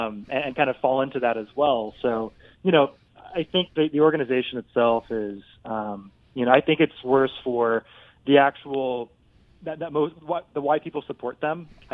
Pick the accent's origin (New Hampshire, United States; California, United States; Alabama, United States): California, United States; San Diego; I needed proof more so then than I ever did in my life growing up in San Diego.